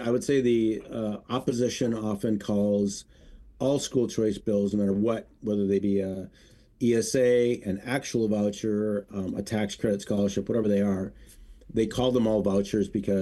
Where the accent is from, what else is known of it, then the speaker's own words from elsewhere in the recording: Sioux Falls, South Dakota, United States; now in Minnesota, United States; So I have very super fond memories of growing up in Sioux Falls and the great state of South Dakota.